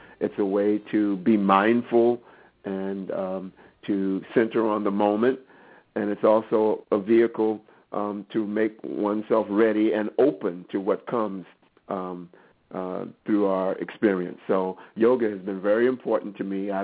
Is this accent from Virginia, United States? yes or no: yes; Richmond, Virginia, United States; I've had the opportunity, as you say, to work from my hometown of Richmond, Virginia, and to branch out from there to go to New York and San Francisco and Washington, D.C.